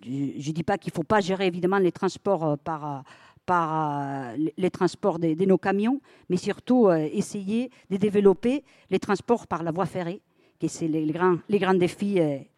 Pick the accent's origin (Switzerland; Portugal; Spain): Spain; now in France; Je suis espagnole d'origine. La France, elle m'a donné énormément d'opportunités. J'ai passé mes diplômes ici